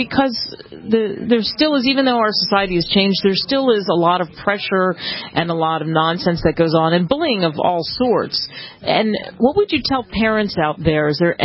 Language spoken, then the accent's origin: English; New Jersey, United States; I'm from New Jersey, and I have family that are in elementary schools